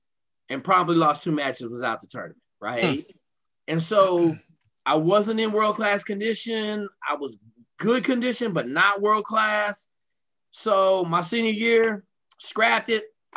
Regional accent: Fort Lewis, Washington, United States; I grew up on Fort Lewis, Army Ranger, Green Beret.

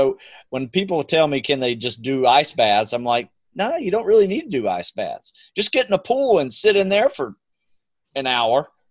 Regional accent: Florida, United States; I grew up on the East Coast in Florida where we had these freshwater springs popping up everywhere in North Florida.

